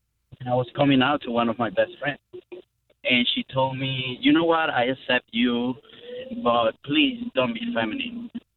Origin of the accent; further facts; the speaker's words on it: Venezuela; moved away as an adult; So pretty much my whole teenage years and my college years, I spent it in Venezuela.